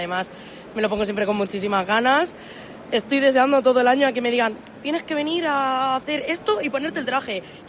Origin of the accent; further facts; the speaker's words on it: Albacete, Castilla-La Mancha, Spain; lo pone en el pin, lo llevo siempre en la frente tatuado, lo llevo sí de Albacete, siempre.